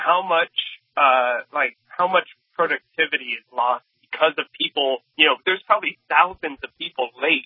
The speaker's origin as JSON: {"language": "English", "country": "Guam", "tie": "born or raised there", "also_born_or_lived": "United States", "said": "No, I was born and raised on Guam, went to the States for a few years for college"}